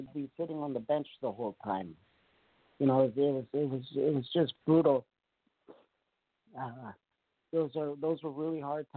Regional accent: Edmonton, Alberta, Canada; I had the best newspaper articles since billions of them in my hometown in Edmonton and throughout Canada.

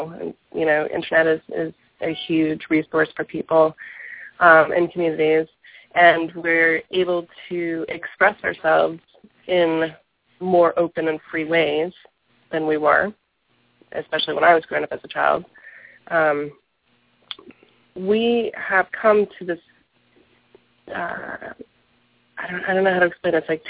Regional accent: the South, United States; I grew up in the South in the Bible Belt.

